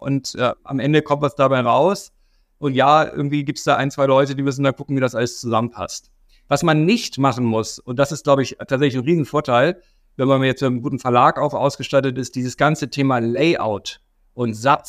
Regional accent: Hamburg, Germany; born there; Also ich bin gebürtiger Hamburger

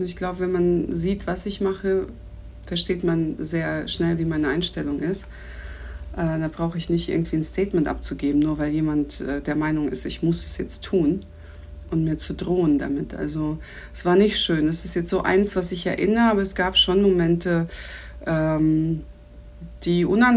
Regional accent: Germany; Als ich in Moskau studiert habe, war ich als Deutsche diejenige

